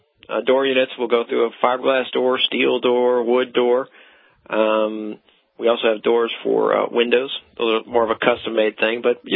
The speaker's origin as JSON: {"language": "English", "region": "Michigan", "country": "United States", "tie": "born or raised there", "said": "I was born and raised in Michigan. People ask me what cold is."}